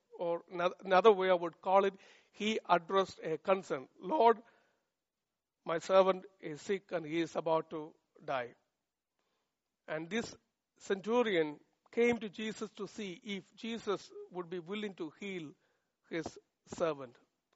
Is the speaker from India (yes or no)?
yes; Kerala, India; my home state is 3,000 miles away from Bihar, and it was a huge difference from going from Kerala to Bihar.